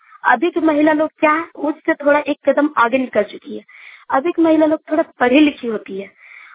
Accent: Jharkhand, India; चतरा जिला की प्रखंड सिमरिया डारी पंचायत की रहने वाली हूँ।

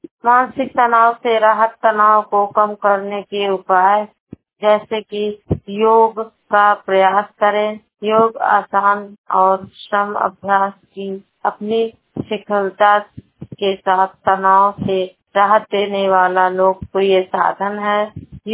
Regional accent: Sant Kabir Nagar, Uttar Pradesh, India; मेरा जिला है संतकबीर नगर। मेरी उम्र है 37 साल।

